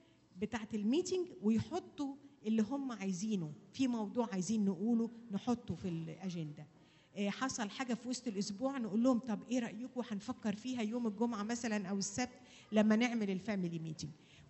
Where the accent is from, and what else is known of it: Egypt